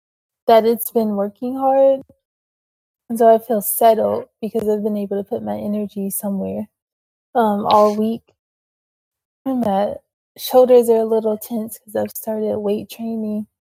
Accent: Youngstown, Ohio, United States; I grew up in Youngstown, Ohio, and it's supposed to be a city, but it's very rural, and there's just like a lot of open space.

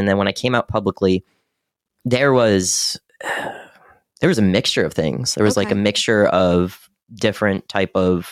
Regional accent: Detroit, Michigan, United States; I'm from the Midwest. I'm from Detroit.

